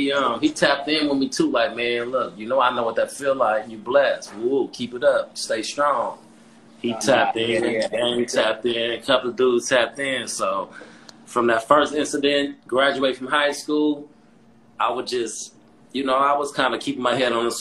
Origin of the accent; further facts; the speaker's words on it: Compton, California, United States; But no, I ain't going to give up. Me, I come from Compton.